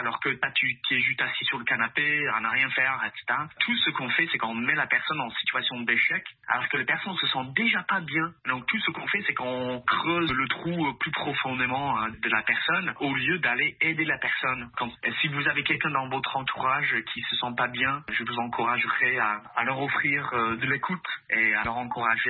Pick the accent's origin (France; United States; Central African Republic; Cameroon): United States; accent: European; now in Quebec, Canada; Moi, je suis originaire des États-Unis, donc je sais qu'il y a comme tout un autre système qui est en place aux États-Unis.